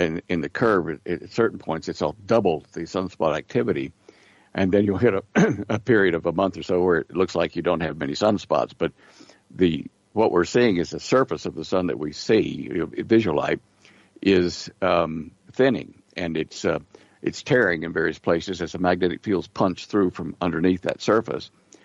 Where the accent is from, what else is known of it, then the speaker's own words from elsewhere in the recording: Texas, United States; born there; That's my home state where I was born.